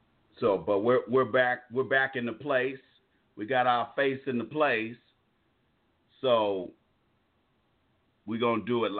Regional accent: California, United States; I come from Cali, man. I spent most of my life in Cali. So the way Cali brothers do things, we do things different.

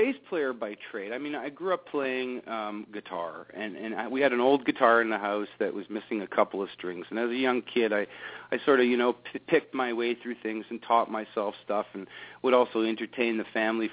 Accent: Canada; I mean, I'm a Canadian boy

